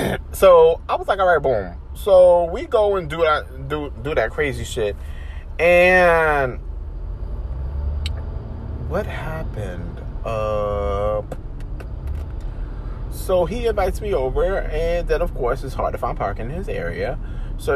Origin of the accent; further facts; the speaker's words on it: Jacksonville, Florida, United States; Because I'm originally from Jacksonville.